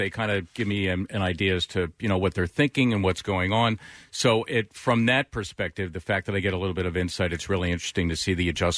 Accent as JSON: {"language": "English", "town": "Philadelphia", "region": "Pennsylvania", "country": "United States", "tie": "born or raised there", "said": "So, plus, you know, I grew up in Philly."}